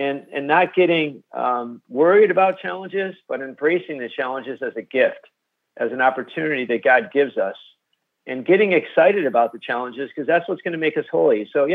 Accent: Michigan, United States; What I like about Chicago is I'm from Michigan. I'm from the Midwest.

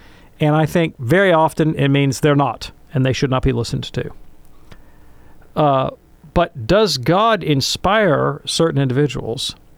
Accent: Birmingham, Alabama, United States; in my hometown of Birmingham, Alabama, we have a Maronite parish that is in honor of St. Elias

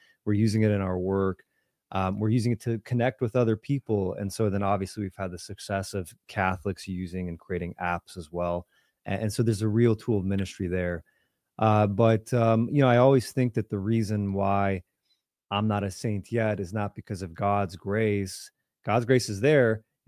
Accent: Midwest, United States; Hey, you know, I grew up in the Midwest. I've heard every variation.

